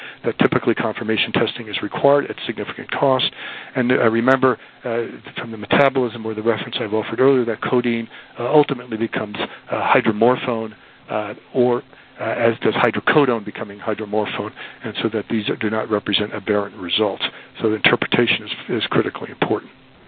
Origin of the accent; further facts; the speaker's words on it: New York, United States; now in West Coast, United States; though I'm living on the West Coast, I am from New York, so I speak awfully fast.